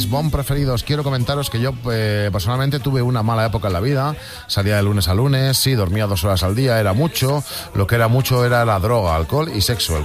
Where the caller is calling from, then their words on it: L'Hospitalet de Llobregat, Catalonia, Spain; de Hospitalet de Llobregat. Yo no he hecho ninguna barbaridad para estar tantos días sin dormir